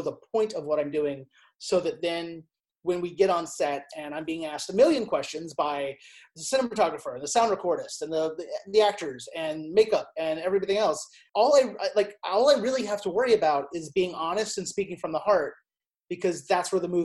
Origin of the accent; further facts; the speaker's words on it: Kentucky, United States; And so growing up in Northern Kentucky, you know, you feel like you're on Tatooine.